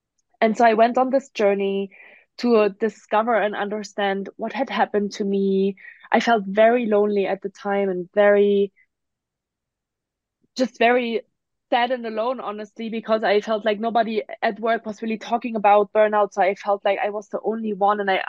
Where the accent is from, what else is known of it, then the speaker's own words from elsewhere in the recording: Germany; English is a second language; moved away; So I always start by saying that I'm originally from Germany. That's why I have an accent.